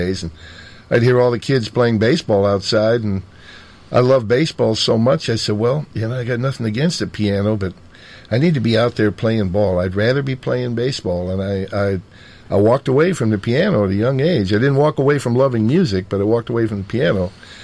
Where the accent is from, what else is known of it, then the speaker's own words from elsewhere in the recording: Park Ridge, Illinois, United States; also born or lived in Chicago; Well, I was born in Chicago and grew up in a town just on the border of Chicago called Park Ridge. Sleepy, very peaceful little suburb, a lot of old trees, old homes.